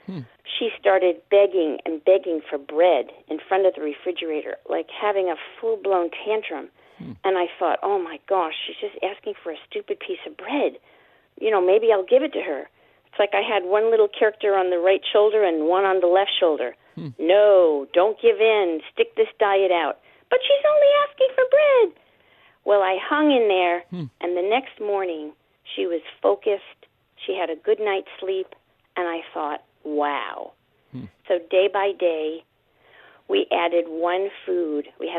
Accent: New York, United States; now in Ventura, United States; Well, I grew up in Brooklyn, Queens, and Long Island, New York.

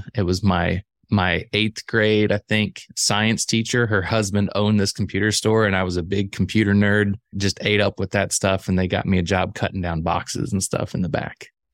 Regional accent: Illinois, United States; I grew up in the Midwest, actually Central Illinois. So it's where I was is a very blue collar, Midwestern mindset.

